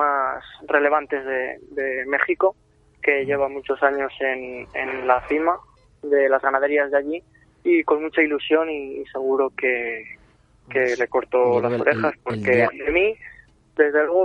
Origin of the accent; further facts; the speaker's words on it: Cantabria, Spain; Y porque soy un cántabro más también, ¿eh?